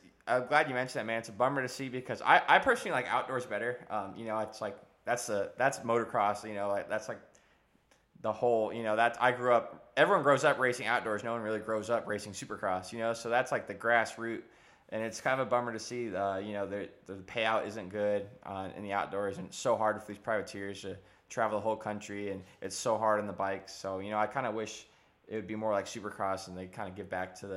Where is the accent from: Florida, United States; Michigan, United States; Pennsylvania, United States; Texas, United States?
Florida, United States; You know, I'm from Florida, so it's hot and sunny year round.